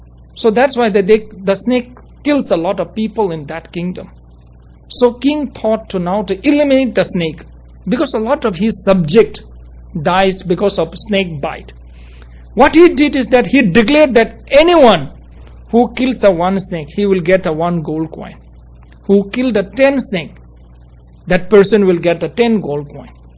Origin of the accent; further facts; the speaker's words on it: Nepal; born there; English is a second language; I was born in Nepal